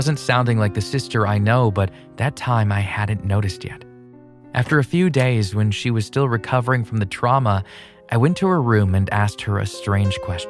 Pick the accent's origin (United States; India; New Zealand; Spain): India; I'm from India.